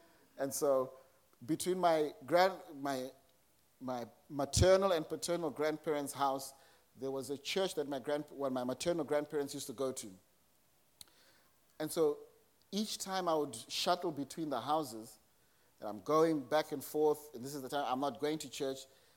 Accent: Zimbabwe; I grew up in Zimbabwe, raised by my maternal grandparents as well as my paternal grandmother.

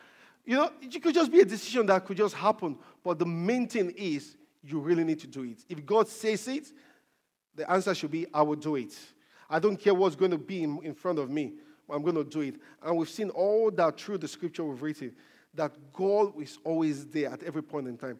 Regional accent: Melbourne, Victoria, Australia; moved away; I was from Melbourne previously, you know, and I did change my location.

